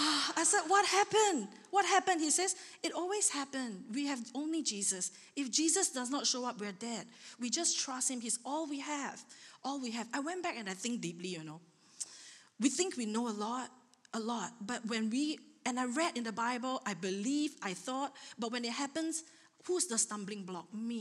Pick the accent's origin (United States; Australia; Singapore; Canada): Singapore; I said, hey, I'm from Singapore. We plan things, you know?